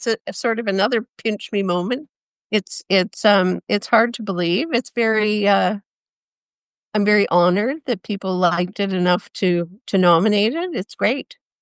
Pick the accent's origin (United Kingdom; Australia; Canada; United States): Canada; Ottawa, Ontario; one person on the panel was from Ottawa, and I'm from Ottawa.